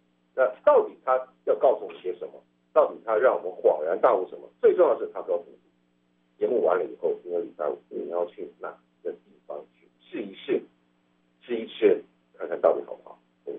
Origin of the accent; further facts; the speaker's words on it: Taiwan; 我成长在台湾，成长在台湾有一个很特殊的一个，可能是历史背景造成的